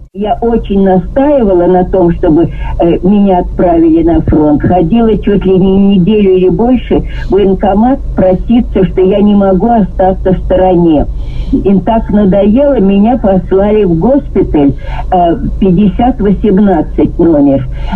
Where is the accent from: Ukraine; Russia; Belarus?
Russia; Moscow; now in Kazakhstan; Родилась в Москве и жила я сначала на чистых прудах, а потом на Арбате.